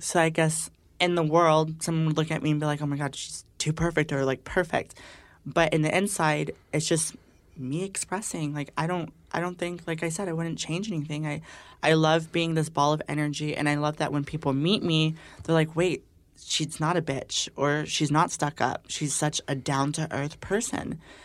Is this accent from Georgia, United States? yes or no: no; Texas, United States; I'm from Texas.